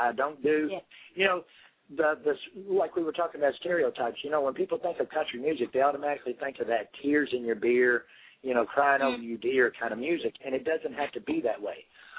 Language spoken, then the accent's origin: English; Kentucky, United States; yes, I'm from Kentucky, and no, I never married none of my sisters.